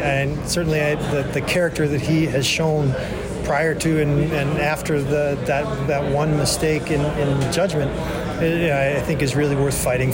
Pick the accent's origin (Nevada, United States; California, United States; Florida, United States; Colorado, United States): Florida, United States; I'm from Florida. I live in Florida.